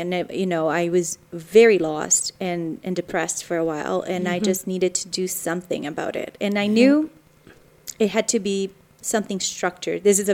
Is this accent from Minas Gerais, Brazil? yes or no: no; Rio de Janeiro, Brazil; now in Canada; For a little girl growing up in Brazil, I was born in Rio de Janeiro, which is a very lush, beautiful, mountainous beach area. Mm-hmm. And that's where I grew up.